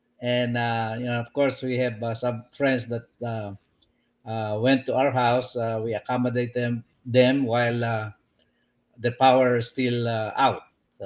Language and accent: English; Pateros, Metro Manila, Philippines; Well, I was born and raised in Pateros, Rizal. It's now Pateros City.